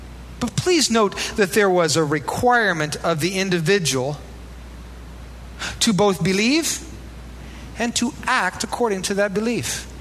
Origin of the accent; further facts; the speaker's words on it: Iowa, United States; wasn't a lot of place for lengthy philosophical and spiritual discussions about demon possession growing up in Iowa